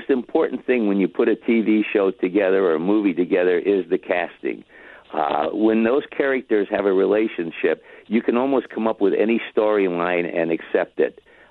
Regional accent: Toledo, Ohio, United States; And, of course, I come from Toledo.

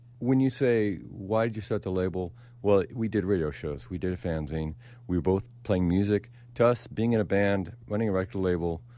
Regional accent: Pacific Northwest, United States; And I was from the Northwest, and I was really involved with Northwest artists.

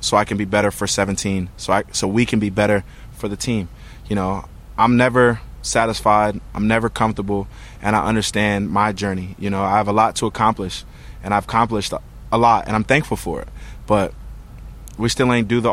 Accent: New Jersey, United States; But I'm from Jersey, so my family's there, so I feel cool.

